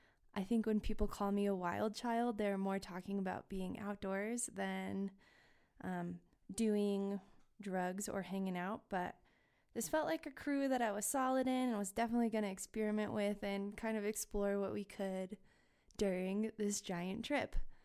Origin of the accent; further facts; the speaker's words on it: Aspen, Colorado, United States; I had been given the opportunity to work at a very, very high-end restaurant in my hometown of Aspen, Colorado.